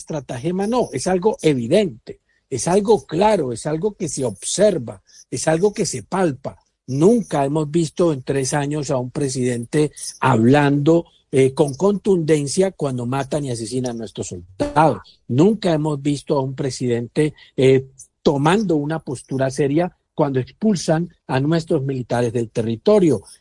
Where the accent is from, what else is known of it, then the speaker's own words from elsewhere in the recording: Colombia; Una de las cosas que es preocupante para mí como colombiano es la actitud de nuestros propios conciudadanos